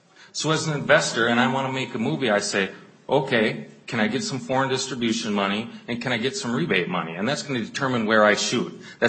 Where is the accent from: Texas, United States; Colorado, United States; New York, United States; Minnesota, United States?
Minnesota, United States; For me, I'm a Minnesotan. I want to bring more industry to Minnesota.